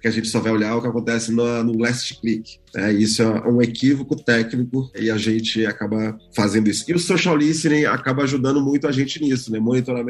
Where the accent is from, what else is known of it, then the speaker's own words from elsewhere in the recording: São Paulo, Brazil; sou um cara baiano, nascido em São Paulo, porque minha família é baiana e eu sou nascido em São Paulo, então eu sou um baiano metido. Baiano nascido em São Paulo.